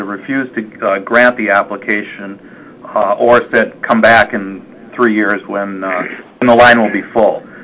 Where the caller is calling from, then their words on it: Washington, District of Columbia, United States; I'm on from Washington, D.C.